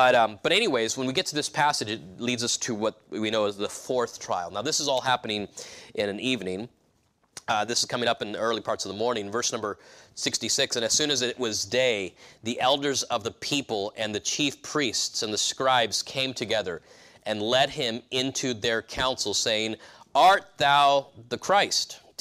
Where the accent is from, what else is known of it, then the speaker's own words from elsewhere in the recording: California, United States; I've grew up in California, and I could see on clear days, I could see mountains on both sides. I grew up in the Central Valley